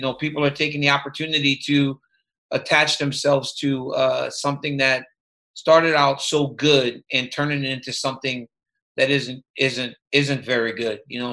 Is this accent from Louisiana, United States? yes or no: yes; Louisiana, United States; You know, I grew up in Louisiana, right? So that was always a part of it. You know, there was racism in Louisiana.